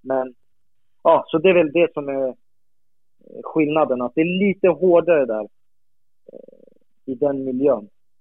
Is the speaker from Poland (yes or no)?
yes; Gdynia, Pomeranian Voivodeship, Poland; Gdynia där i min hemstad. Jag bor ganska nära